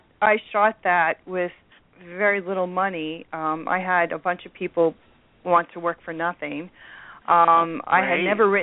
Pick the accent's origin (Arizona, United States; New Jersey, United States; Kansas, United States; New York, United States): New Jersey, United States; And it's on June 20th through the 21st in New Jersey, my hometown.